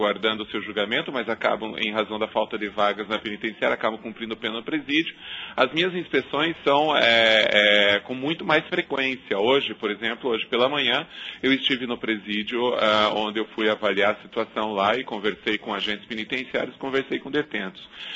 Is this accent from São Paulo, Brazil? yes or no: no; Porto União, Santa Catarina, Brazil; a Porto União, União da Vitória, que é a minha cidade, minhas cidades do coração e onde eu nasci e onde eu tenho raízes até hoje e sempre levarei comigo.